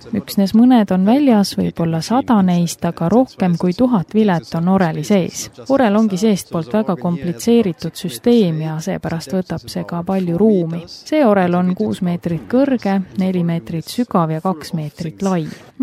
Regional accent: Wallonia, Belgium; Estonian is a second language; olen ise ka pärit väikeselt maalt. Olen pärit saksakeelsest vähemusest Belgias. Meid on vaid 70 000 inimest, kes seal saksakeelt räägivad.

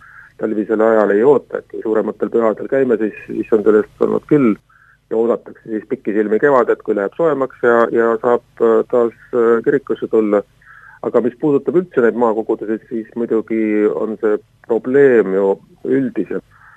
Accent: Tallinn, Harju County, Estonia; kuigi ma olen sündinud kasvanud Tallinnas

